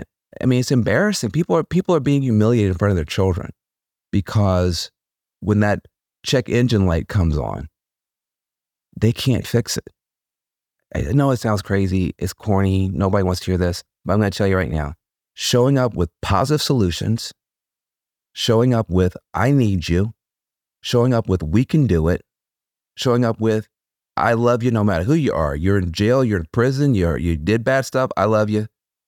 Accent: Jackson, Tennessee, United States; born there; I was born in Jackson, Tennessee, on the edge of a very small town.

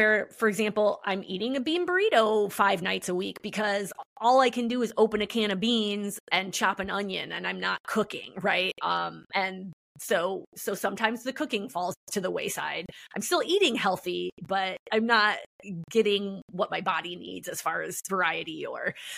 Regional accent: Midwest, United States; I'm from the Midwest.

